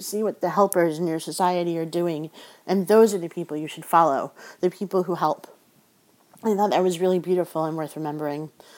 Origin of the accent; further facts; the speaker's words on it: California, United States; also born or lived in New Jersey / Colorado / South Dakota; I grew up everywhere. I was born in New Jersey. I lived in Colorado for a while. I lived in California for the bulk of my teen years. And then I moved to South Dakota when I got married.